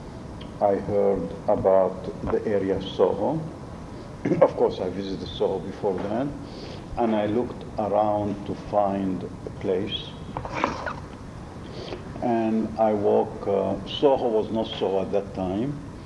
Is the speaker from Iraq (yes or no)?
yes; Baghdad, Baghdad Governorate, Iraq; also born or lived in Israel; now in London, United Kingdom; and I come with no money here, the same way as we came to Israel from Baghdad with no money, you know, and I have just myself, and I have no family, no relative, nothing, and my parents in Israel